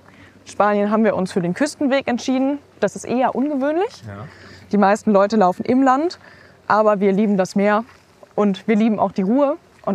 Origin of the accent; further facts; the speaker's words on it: North Rhine-Westphalia, Germany; Also erstmal kommen wir natürlich aus der Umgebung von Köln.